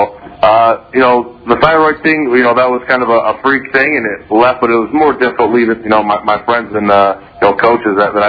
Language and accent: English; Illinois, United States; I mean, I was from Northern Illinois